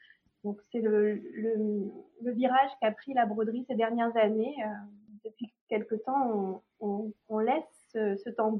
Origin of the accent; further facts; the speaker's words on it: Brittany, France; Oui, je suis bretonne, finistérienne.